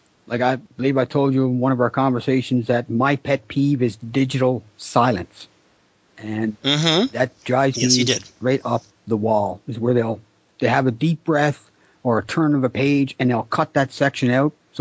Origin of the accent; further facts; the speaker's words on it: Canada; Ironically, I'm from Canada, and my music has never been played in Canada.